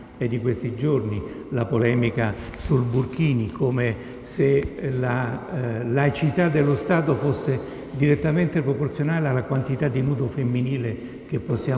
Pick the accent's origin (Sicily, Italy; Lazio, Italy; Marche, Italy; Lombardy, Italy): Lazio, Italy; Rome; L'unica difficoltà per loro è quella di usare la R doppia come noi romani nel nostro dialetto.